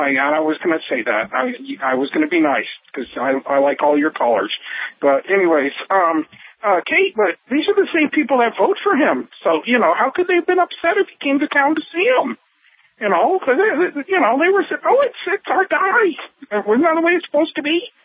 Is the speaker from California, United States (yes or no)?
no; Utah, United States; majority of the population in my home state there of Utah that would sit there and vote for him just because he's a member of the, you know, LDS church, same as me.